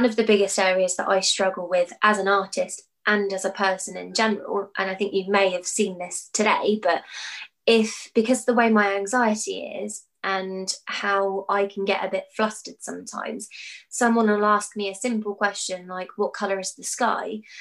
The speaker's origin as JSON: {"language": "English", "region": "South East England", "country": "United Kingdom", "tie": "born or raised there", "lives_now": "Southampton, United Kingdom", "said": "I grew up in the Surrey Hills, so I used to talk quite poshly, but I've lived in Southampton for 10 years, so I've got, like, this weird mongrel-like accent that doesn't really go anywhere."}